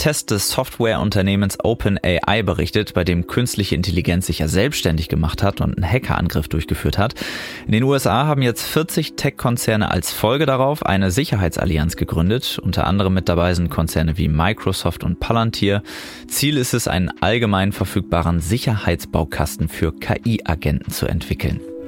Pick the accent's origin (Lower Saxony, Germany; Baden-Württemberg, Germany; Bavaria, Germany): Lower Saxony, Germany; Osnabrück; in der Nähe meiner Heimatstadt Osnabrück